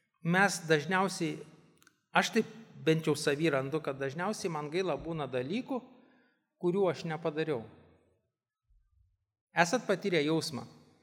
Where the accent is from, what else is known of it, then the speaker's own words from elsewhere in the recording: Šiauliai, Šiauliai County, Lithuania; esu iš Šiaulių, esu, jo, mano tikėjimo pažinimas yra kitoks, aš kitoj bažnyčiai.